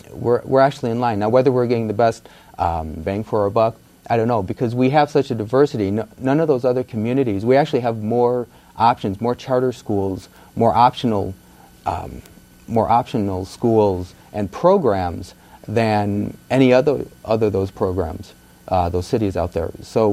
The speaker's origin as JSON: {"language": "English", "region": "Illinois", "country": "United States", "tie": "born or raised there", "said": "Well, I grew up outside of Chicago, and I graduated from a high school of 4,200 students."}